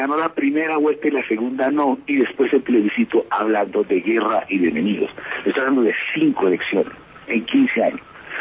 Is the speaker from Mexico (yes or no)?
no; Colombia; es que entre menos miles de muertos haya en mi país, de hermano colombiano, sobre todo de gente pobre, estrato 1, 2, vecinos